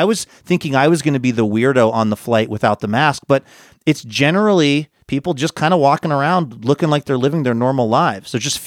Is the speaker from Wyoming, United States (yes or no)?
no; Seattle, Washington, United States; I just mentioned casually to a guy I was talking to that I was from Seattle.